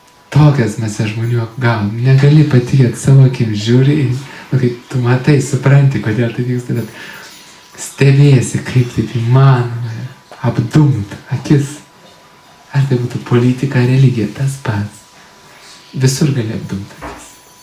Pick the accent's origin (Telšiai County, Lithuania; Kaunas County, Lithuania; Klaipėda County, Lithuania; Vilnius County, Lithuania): Kaunas County, Lithuania; Kaunas; Aš tai augau Kaune, praktiškai visą laiką Kaune. O po to gamtoj gyvenau, dabar vėl gamtoj gyvenu.